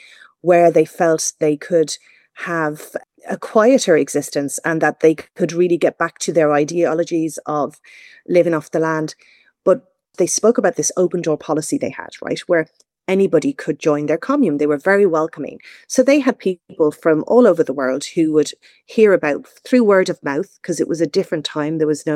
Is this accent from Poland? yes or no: no; Ireland; live and let live, as the Irish do, like I think as we're quite liberal, the Irish are even then.